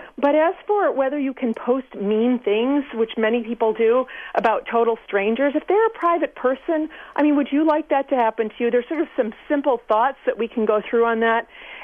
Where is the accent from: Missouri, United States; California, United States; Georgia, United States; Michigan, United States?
Michigan, United States; I'm from the Midwest, from Michigan across the lake. And, you know, I was raised to be decent and friendly.